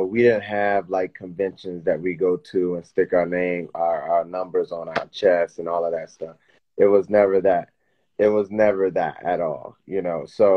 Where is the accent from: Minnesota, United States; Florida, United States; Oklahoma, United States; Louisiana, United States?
Florida, United States; Miami; So I grew up in the Miami Bass area, like old school, early 90s, late 80s vibe.